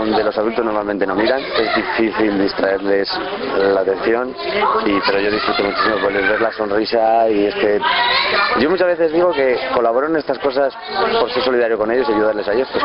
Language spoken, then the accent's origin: Spanish; Salamanca, Castile and León, Spain; now in Madrid, Spain; Yo, aunque soy de Salamanca, vivo en Madrid